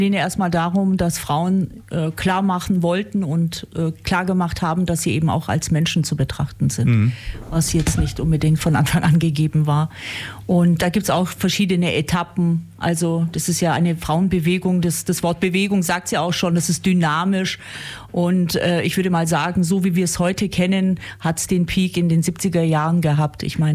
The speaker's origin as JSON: {"language": "German", "town": "Ulm", "region": "Baden-Württemberg", "country": "Germany", "tie": "born there", "said": "Ich bin gebürtig aus Ulm, bin eine alleinerziehende Mutter"}